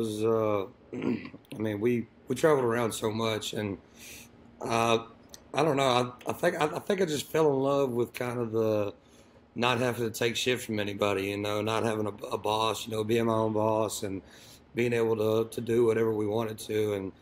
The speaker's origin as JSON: {"language": "English", "region": "Texas", "country": "United States", "tie": "born or raised there", "said": "from growing up in East Texas, yeah, so like, I mean, you can definitely, it brings that grunge, kind of like that southern rock feel."}